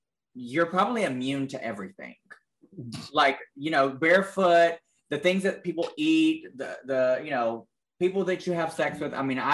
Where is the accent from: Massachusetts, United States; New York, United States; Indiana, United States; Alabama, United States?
Alabama, United States; I'm from Alabama.